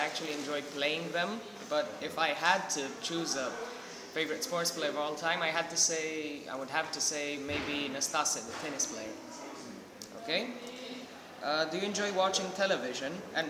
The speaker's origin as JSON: {"language": "English", "country": "Romania", "also_born_or_lived": "Poland", "second_language": "English", "said": "I'm from Romania, and I moved here after my dad actually finished his business, which he had in Poland, where I was born."}